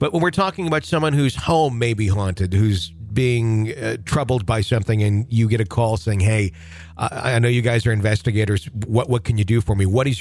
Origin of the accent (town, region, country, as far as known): Wisconsin, United States; born or raised there